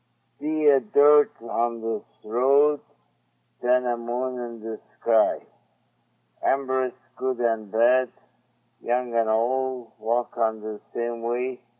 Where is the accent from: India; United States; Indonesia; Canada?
Canada; I am a Canadian, as you know.